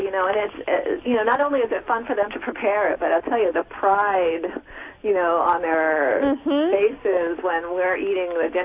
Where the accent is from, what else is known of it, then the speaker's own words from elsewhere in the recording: East Coast, United States; I grew up on the East Coast, and those hot summer days, we just eat breakfast, lunch, and supper.